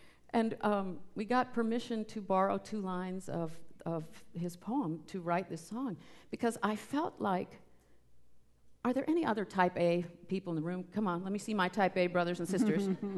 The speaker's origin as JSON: {"language": "English", "region": "Texas", "country": "United States", "tie": "born or raised there", "said": "We get to visit my home state of Texas."}